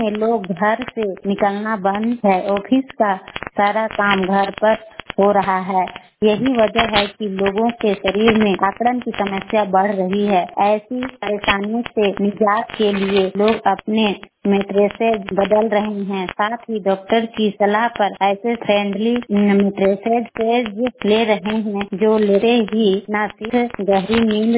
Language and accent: Hindi; Kulli, Jharkhand, India; ग्राम कुल्ली, प्रखंड कुरमांडी, जिला रांची की रहने वाली हूँ।